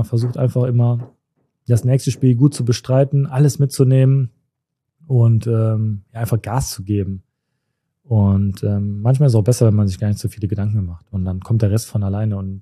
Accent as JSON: {"language": "German", "town": "Cologne", "region": "North Rhine-Westphalia", "country": "Germany", "said": "Aber für mich als Kölner natürlich eine tolle Sache gewesen."}